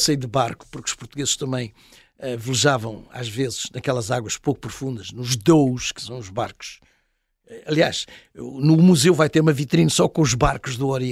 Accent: Goa, India; Portuguese is a second language; also born or lived in Daman; Onde nasci. Uhum. Depois mudei-me para Goa, onde fiz a 3ª e a 4ª classe da escola primária. Ali já falava o concanim.

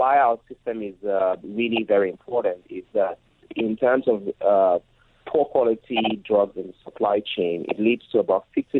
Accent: Nigeria; while I was growing up in Nigeria.

